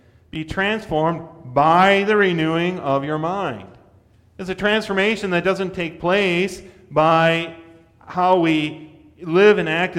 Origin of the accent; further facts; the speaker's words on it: United States; but I'm not trying to hide the fact that I'm an American.